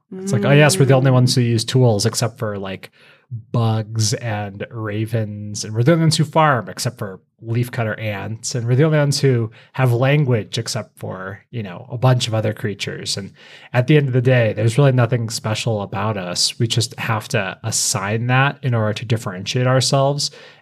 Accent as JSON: {"language": "English", "region": "Colorado", "country": "United States", "tie": "born or raised there", "said": "which is closer to home for me because I grew up in Colorado"}